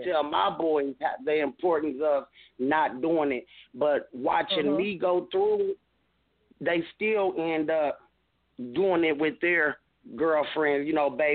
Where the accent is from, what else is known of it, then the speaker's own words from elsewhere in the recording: Indianapolis, Indiana, United States; I'm from Indianapolis, Indiana.